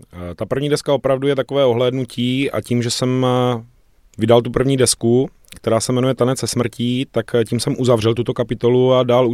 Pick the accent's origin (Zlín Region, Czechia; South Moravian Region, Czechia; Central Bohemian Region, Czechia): South Moravian Region, Czechia; Brno; pocházím z Brna, jsem rodilý Brňák, jak říkával můj děda, odkojený s vratkou.